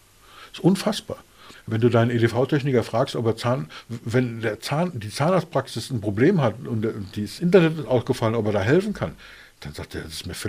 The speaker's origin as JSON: {"language": "German", "region": "Berlin", "country": "Germany", "tie": "born there", "said": "ich bin in Berlin geboren und ich habe auch noch Verwandte in Berlin"}